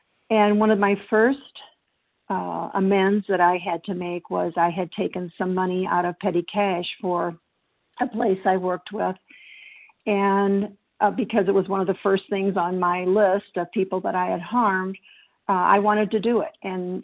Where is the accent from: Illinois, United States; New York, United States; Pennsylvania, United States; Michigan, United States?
Illinois, United States; I'm from Illinois, and so grateful to be here